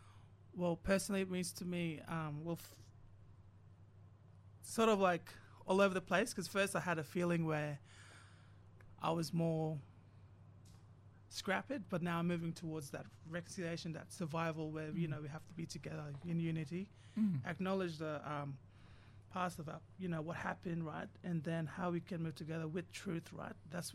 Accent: Boigu Island, Queensland, Australia; also born or lived in Darnley Island; I'm proud to say that I'm from the Gadai Mulligal Nations of the Dawa clan of Boigo Island in top western parts of the Torres Straits. Also from the Kemakemariam of the Pedro and Sub tribe of Darnley Island, Erub on the eastern parts of the Torres Straits.

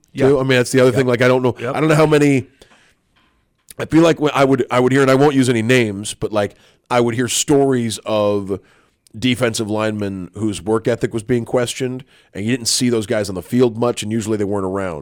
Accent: Destin, Florida, United States; You know, I'm an okay swimmer. Like, growing up in Destin for all the beach.

